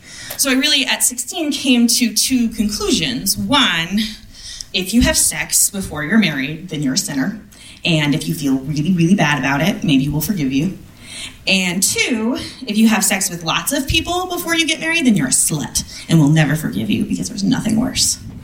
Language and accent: English; Midwest, United States; So, I grew up in the Midwest. Good church-going family.